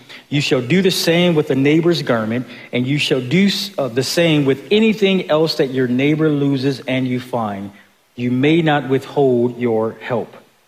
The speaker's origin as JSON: {"language": "English", "town": "Buffalo", "region": "New York", "country": "United States", "tie": "born or raised there", "said": "I grew up in Buffalo, as I said."}